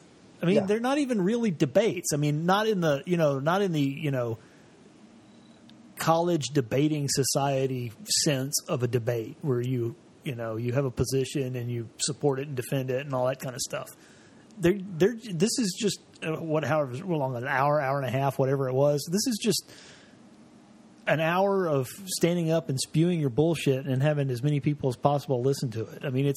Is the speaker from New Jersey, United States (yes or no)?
no; Hawaii, United States; born there; moved away; I was born in Hawaii.